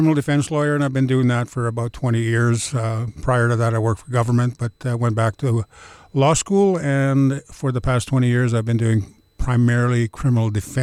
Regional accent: Green Lake, Saskatchewan, Canada; also born or lived in Big River; I grew up in a community called Green Lake, Saskatchewan, which is just west or east of Meadow Lake, about 30 miles. But I was born in Big River, scooped from the hospital and put into foster care until I was about 3 months old, and my family got me back.

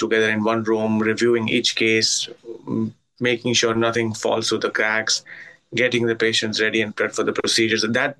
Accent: India; moved away as an adult; now in United States; I grew up in India. I did my medical school there, and I came to the United States in 2010.

